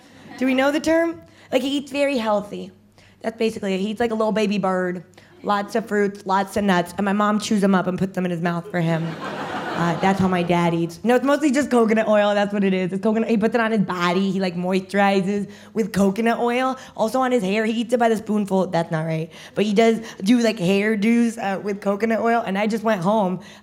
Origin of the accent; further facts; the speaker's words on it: Mexico; I am originally from Mexico. Actually, my mom is the Mexican one.